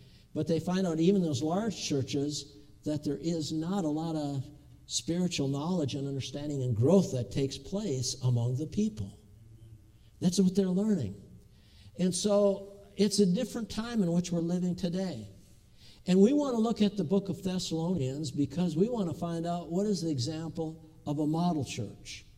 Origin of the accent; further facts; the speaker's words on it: Duluth, Minnesota, United States; we grew up in Baptist churches. I in Lakeside, Duluth, Minnesota